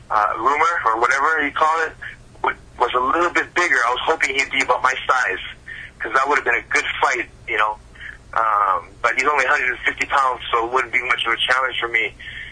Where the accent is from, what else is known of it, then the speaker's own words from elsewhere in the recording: Hawaii, United States; I'm from Hawaii. We handle things the old-fashioned way.